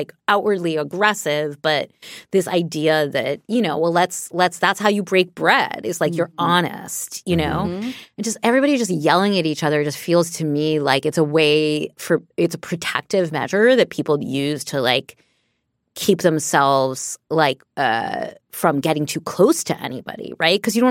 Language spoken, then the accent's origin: English; New York City, New York, United States; Cause like I grew up in New York City, as we all know, grew up in New York City.